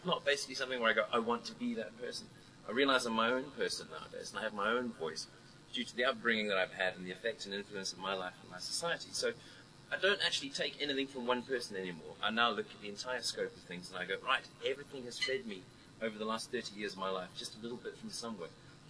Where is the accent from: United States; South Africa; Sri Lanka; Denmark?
South Africa; moved away as an adult; I grew up in South Africa. I grew up in a time when apartheid was there, where it wasn't a pleasant place to be.